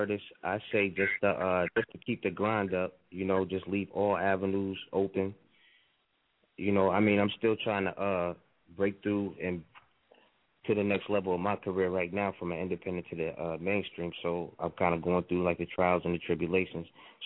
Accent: Erie, Pennsylvania, United States; from Erie, Pennsylvania. You know what I'm saying? 814 in the house for sure.

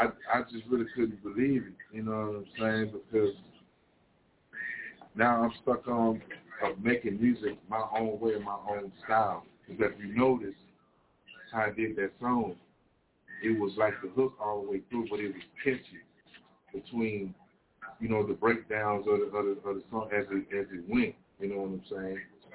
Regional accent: Nancy, Mississippi, United States; And there were artists in Nancy, Mississippi, my hometown where I'm from.

